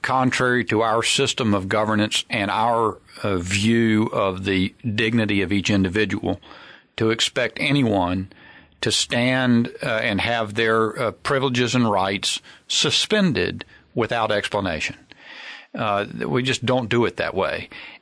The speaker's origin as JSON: {"language": "English", "country": "United States", "said": "It renewed my pride as an American."}